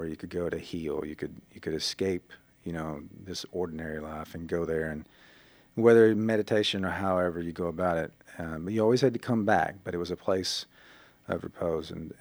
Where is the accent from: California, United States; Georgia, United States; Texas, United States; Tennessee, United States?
Tennessee, United States; Loretto; we grew up there on the state line, and they're in Green Hill, Alabama, and I grew up in Loretta, Tennessee